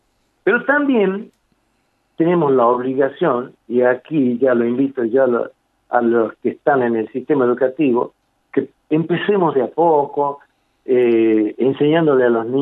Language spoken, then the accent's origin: Spanish; Catamarca, Argentina; nosotros, si estamos renunciando a nuestra manera de hablar catamarqueña, estamos renunciando a nuestra identidad.